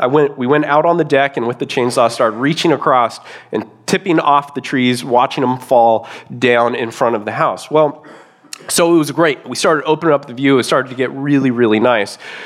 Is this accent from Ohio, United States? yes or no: no; Lake Arrowhead, California, United States; I was born and raised up in Lake Arrowhead, up in the mountains, Big Bear area. You guys familiar with that, right?